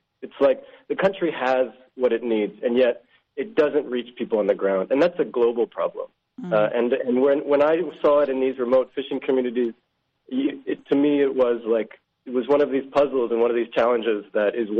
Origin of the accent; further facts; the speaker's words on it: United States; That's right. I'm American.